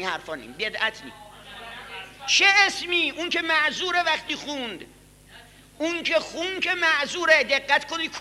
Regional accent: Isfahan, Iran; من هم سپشتم آخون بوده، هم خودم اصفهانیم

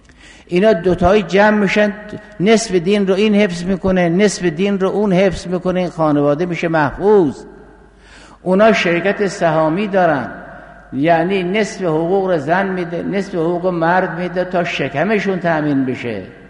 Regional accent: Iran; ما هم آبای بون زرتشتی بود، ما هم ایرانی بودیم، ما هم ایرانی هستیم، منتها با اسلام قبول کردیم تو سرزمینی.

